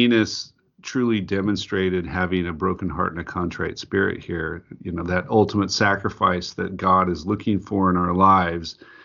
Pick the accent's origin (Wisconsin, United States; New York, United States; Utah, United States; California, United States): Utah, United States; I actually knew that man because I grew up in Utah Valley, and he was a professor at BYU, I believe.